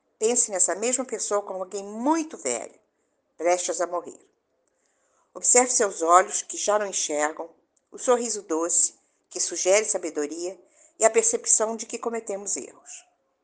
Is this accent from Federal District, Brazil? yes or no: no; Rio de Janeiro, Brazil; sou da cidade do Rio de Janeiro.